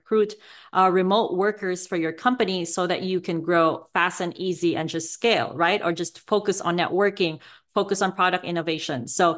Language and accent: English; Philippines; I am a full-blooded Filipina. I grew up in the Philippines and I started traveling in 2016.